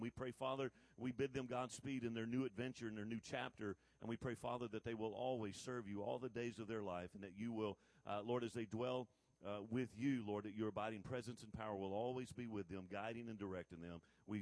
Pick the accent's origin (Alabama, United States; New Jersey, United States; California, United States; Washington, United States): Alabama, United States; I grew up in South Alabama. And we had this little deal there in South Alabama